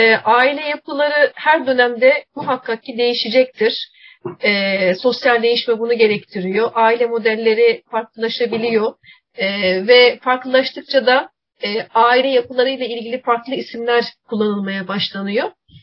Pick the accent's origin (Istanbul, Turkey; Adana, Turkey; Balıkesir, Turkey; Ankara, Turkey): Adana, Turkey; born there; Ben Adana doğumluyum.